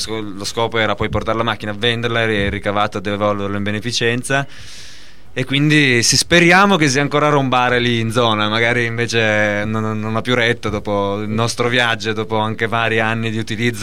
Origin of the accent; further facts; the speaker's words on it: Turin, Piedmont, Italy; accent: Turin; di torinese in primis noi tre, che siamo tutti e tre dei torinesi doc, proprio con l'accento e tutta la nostra torinosità